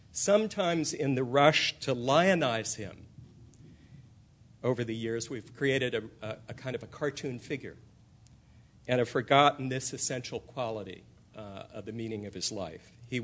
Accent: California, United States; Growing up in California, I can well remember the loud political debates about whether public life here could accommodate just two languages, English and Spanish.

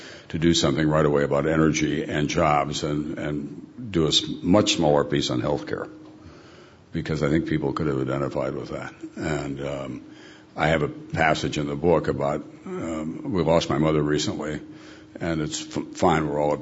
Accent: South Dakota, United States; now in Montana, United States; We grew up in South Dakota, and then we became avid backpackers, first in California, although I'd done it as a child, and I introduced her to it in the Sierra, did it in Colorado, all over Montana and Wyoming.

